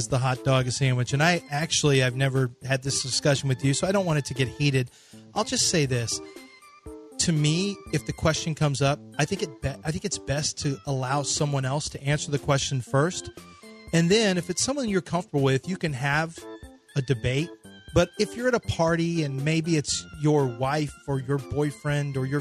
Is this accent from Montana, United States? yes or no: no; Texas, United States; And as a Texan, I actually don't love beans and chili.